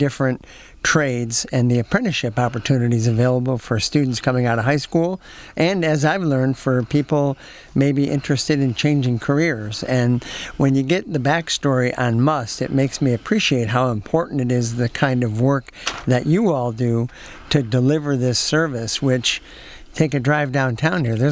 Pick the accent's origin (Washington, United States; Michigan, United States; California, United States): Michigan, United States; St. Clair Shores; growing up in St. Clair Shores, Michigan, a pretty strong blue-collar town back in the day